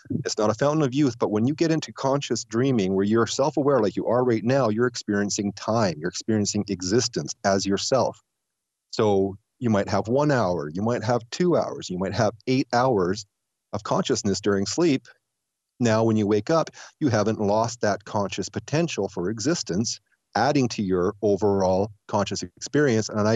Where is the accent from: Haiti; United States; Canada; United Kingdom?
Canada; I'm not American, I'm Canadian